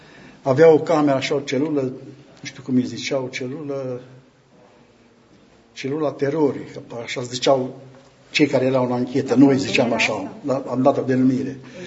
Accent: Transylvania, Romania; eu sunt ardelean

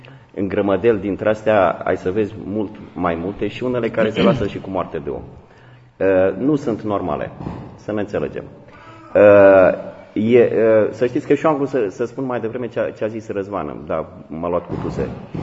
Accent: Romania; așa suntem noi ca români

